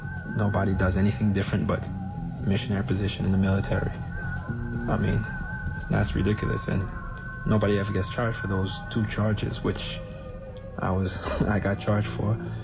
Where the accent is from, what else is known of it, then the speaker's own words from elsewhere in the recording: New York, United States; also born or lived in Haiti; And even though I was born in Haiti, I was raised in New York from the age of 5. All I know is America. You know, I don't know Haiti.